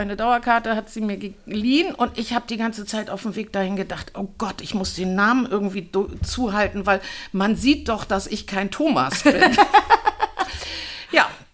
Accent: Hamburg, Germany; born there; Ich bin gebürtige Hamburgerin.

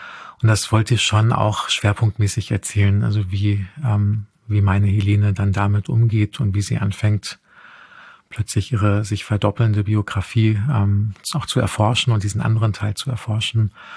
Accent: Frankfurt, Hesse, Germany; also born or lived in Offenbach; meine Kindheit in Frankfurt und Offenbach

